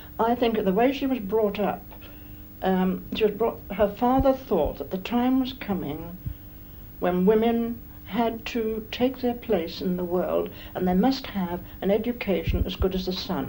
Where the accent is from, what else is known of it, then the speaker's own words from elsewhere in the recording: London, United Kingdom; also born or lived in Newmarket / Hornsey; I was born in Newmarket. We went to, we were all over the place, Bloomsbury for a time, living anywhere till we got a settled place. Bloomsbury, right in London, Camden Town, and eventually moved out to Hornsey when we got a house.